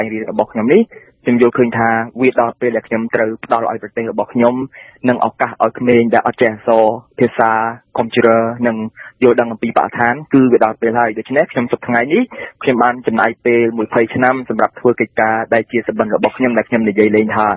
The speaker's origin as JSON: {"language": "Khmer", "region": "Battambang", "country": "Cambodia", "tie": "born there", "said": "ខ្ញុំពិតជាកើតនៅបាត់ដំបងក៏ប៉ុន្តែប្រទេសកម្ពុជាទាំងមូលវាជាស្រុកកំណើតរបស់ខ្ញុំ"}